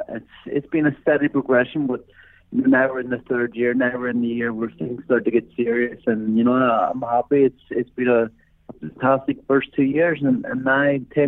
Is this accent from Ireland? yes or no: yes; Ireland; So, you know, it's being Irish, the box on St. Patrick's Day is in probably the greatest city in the world